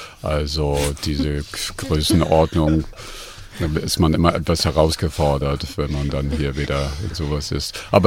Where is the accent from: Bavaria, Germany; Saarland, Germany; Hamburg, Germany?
Hamburg, Germany; now in Berlin, Germany; Für einen Großstädter wie mich, ich komme aus Hamburg, lebe lange in Berlin